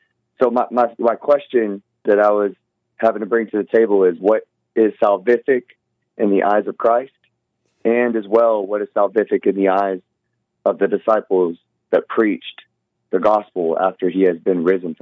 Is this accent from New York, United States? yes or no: no; Kentucky, United States; I am from Kentucky. I am a pastor, and I am asking this question.